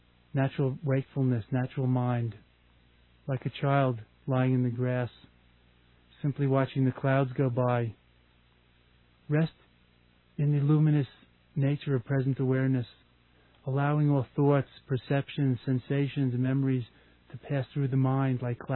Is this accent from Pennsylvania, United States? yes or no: no; New York, United States; I grew up on Long Island